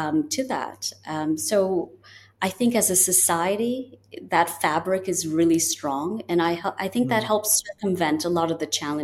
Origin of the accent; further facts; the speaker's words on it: Canada; now in United Arab Emirates; I'm from Canada, he's from Germany